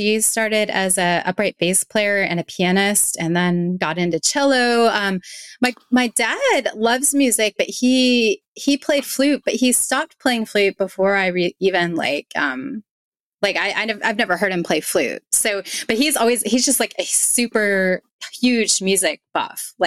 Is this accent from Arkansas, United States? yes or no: yes; Fayetteville, Arkansas, United States; also born or lived in New York; I grew up in Fayetteville, Arkansas, and at some point I did move to New York